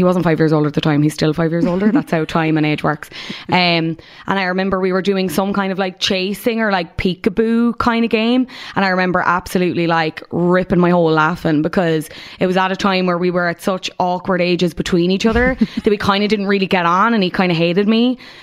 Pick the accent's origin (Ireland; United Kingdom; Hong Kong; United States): Ireland; Munster; accent: Cork; now in Dublin, Ireland; When I go home or when I get like angry or very passionate about something, yeah, the Cork comes out.